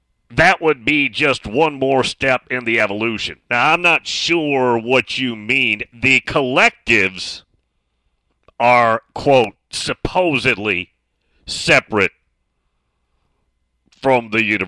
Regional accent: Southern US, United States; I'm from the South, so I've had the SEC in the pores of my skin forever, right?

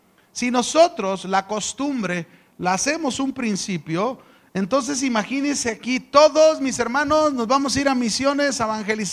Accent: Mexico; Los judíos lo siguen haciendo, pero ellos son judíos, nosotros somos mexicanos. Nosotros tenemos otras costumbres

